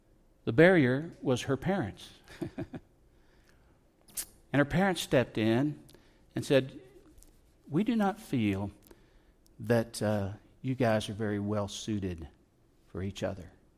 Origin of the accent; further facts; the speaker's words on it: California, United States; and I grew up in Southern California, by the way